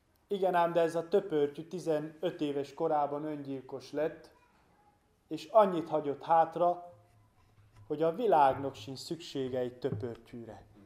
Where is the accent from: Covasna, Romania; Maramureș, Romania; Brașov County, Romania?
Brașov County, Romania; Zizin; A szülőfalumban, ugye ez Brassó mellett Zajzonban